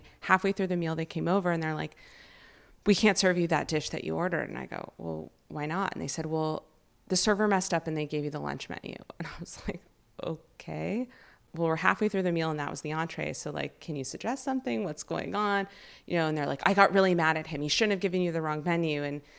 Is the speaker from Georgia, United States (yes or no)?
no; Los Angeles, California, United States; I grew up in Los Angeles where, you know, when you ate vegetarian, whether it's at a restaurant or in your home, you know, we didn't call it Meatless Monday.